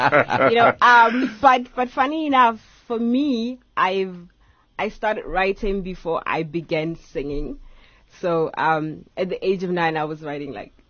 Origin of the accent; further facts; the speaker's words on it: Mmakau, North West, South Africa; I'm from Northwest in Mututlong.